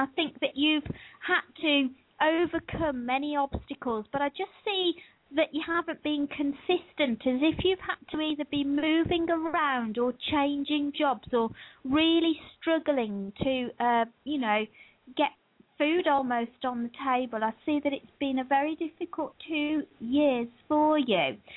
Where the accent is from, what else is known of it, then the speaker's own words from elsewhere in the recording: Birmingham, West Midlands, United Kingdom; I am living in what we call the Black Country at the moment, but I always go back to my roots and say I'm from Birmingham, and I think the Birmingham accent and the Black Country accent are very different.